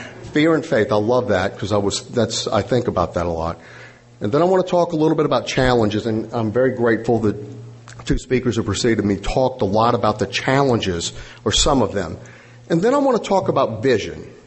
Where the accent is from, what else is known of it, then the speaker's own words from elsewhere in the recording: Louisiana, United States; and I'm from Louisiana, people scream into microphones. Some of them speak French.